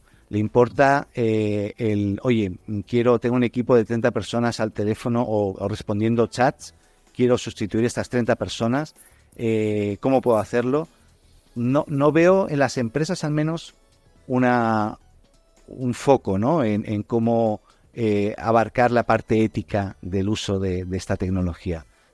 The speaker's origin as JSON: {"language": "Spanish", "region": "Catalonia", "country": "Spain", "said": "es que yo soy, ya sabes, catalán y somos así, tenemos un humor un poco especial"}